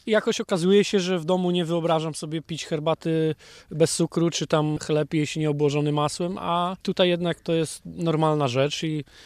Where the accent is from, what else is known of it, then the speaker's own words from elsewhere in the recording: Nakło nad Notecią, Kuyavian-Pomeranian Voivodeship, Poland; Pochodzę z Nakła nad Notecią, wychowałem się nad Notecią.